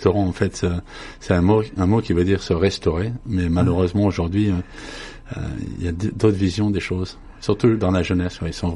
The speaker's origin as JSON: {"language": "French", "town": "Paris", "region": "Île-de-France", "country": "France", "tie": "born or raised there", "also_born_or_lived": "Picardy", "moved": "as an adult", "lives_now": "Canada", "said": "Je suis d'origine picarde, je suis né en France. J'ai déménagé à l'âge de 8 ans de la Picardie, j'ai vécu à Paris le reste jusqu'à l'âge de 32 ans. Et j'ai déménagé à 32 ans au Canada. Ça va faire 28 ans maintenant que je suis ici."}